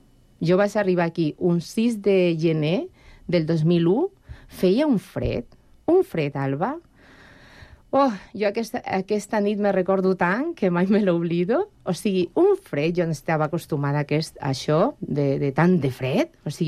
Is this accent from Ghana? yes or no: no; Ecuador; Catalan is a second language; moved away as an adult; now in Spain; Jo vaig vindre com 21 anys, molt joveneta, des de... Jo soc d'Equador, ¿vale? Me vas vindre aquí a Espanya por amor